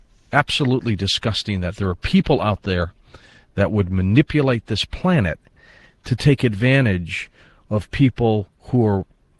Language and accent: English; United States; I'm going to speak frankly too, as an American